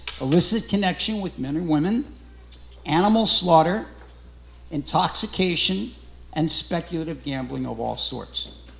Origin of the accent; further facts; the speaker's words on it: St. Louis, Missouri, United States; because I grew up in St. Louis, and in St. Louis we had a gas station chain called Bonafide Gas.